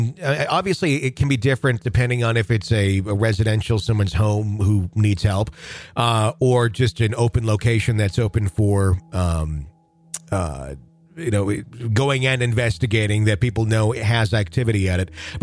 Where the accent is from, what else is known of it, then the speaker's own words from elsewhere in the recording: Wisconsin, United States; Because I grew up in the Fox Valley, and the only cemetery I'm somewhat familiar with in Appleton is that one.